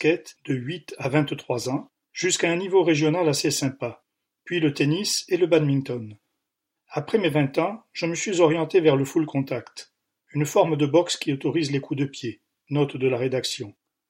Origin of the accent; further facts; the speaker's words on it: Yvetot, Normandy, France; born there; Je suis né à Yvetot, en Seine-Maritime.